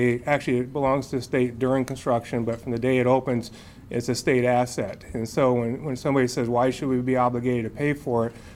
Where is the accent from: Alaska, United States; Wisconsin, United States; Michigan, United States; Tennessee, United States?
Alaska, United States; Glennallen; also born or lived in Anchorage; I grew up in Alaska. I actually grew up in Glen Allen, although I did do a little stint here in Anchorage in elementary school.